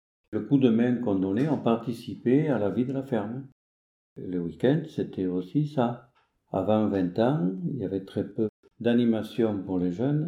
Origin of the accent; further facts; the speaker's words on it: Navarrenx, Nouvelle-Aquitaine, France; now in Monein, France; Je suis originaire du canton de Navarreins, un petit village au Jeune Cantor. Je suis marié avec Françoise. On habite Monin depuis 1978.